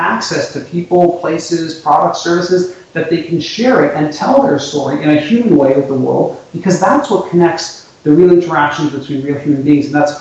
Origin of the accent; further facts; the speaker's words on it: Canada; as a Canadian, by birth, I guess, that people sort of hear me speak and they don't think I'm Canadian at all, but this is where I live and this is where I'm born.